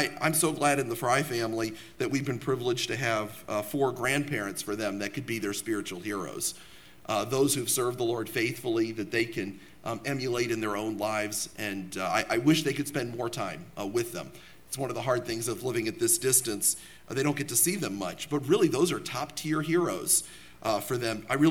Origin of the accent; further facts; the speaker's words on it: Baltimore, Maryland, United States; And all of that for my hometown team, the Baltimore Orioles.